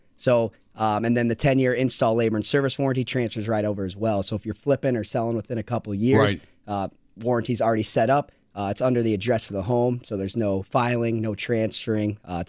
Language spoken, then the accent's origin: English; Iowa, United States; I grew up in Iowa, and I had heard of Pella, but barely knew anything about it.